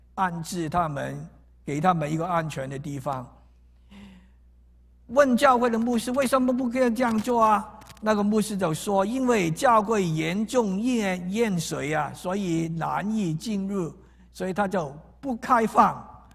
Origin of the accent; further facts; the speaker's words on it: Guangdong, China; 我们广东人说说离地啊